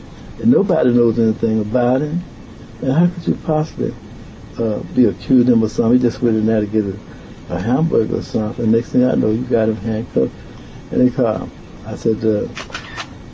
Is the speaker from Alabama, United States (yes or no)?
yes; Alabama, United States; I told him, you know, I'm from Alabama. I don't like what you're doing down here.